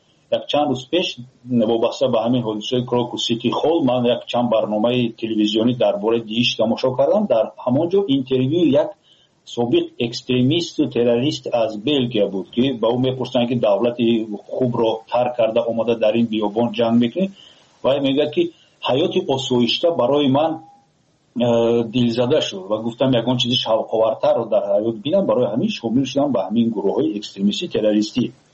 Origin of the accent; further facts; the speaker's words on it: Tajikistan; فخر کنن تاجیکان که ما تاجیک هستیم